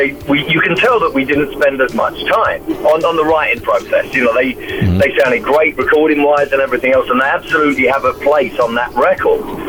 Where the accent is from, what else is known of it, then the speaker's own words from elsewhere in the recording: London, United Kingdom; You know, I'm from London